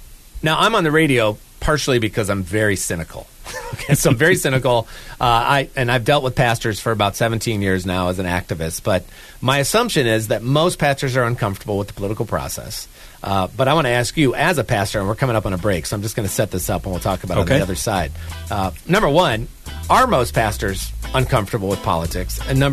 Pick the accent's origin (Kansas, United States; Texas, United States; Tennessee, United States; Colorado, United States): Texas, United States; Weslaco; born there; I was born in Weslaco, Texas, way down south.